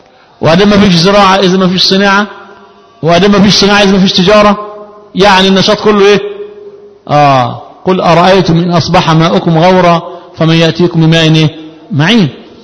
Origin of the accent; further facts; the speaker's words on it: Egypt; ومن الرزق الحسن أن أنا من أبناء مصر ولد في بلد مسلم لأبوين مسلمين في جوار مسلم